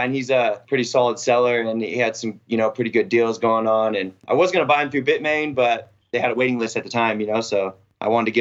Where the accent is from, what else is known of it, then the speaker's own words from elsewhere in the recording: Seattle, Washington, United States; now in Prescott, United States; So living in Arizona right now. I grew up in Seattle. I just moved to Prescott, Arizona last year.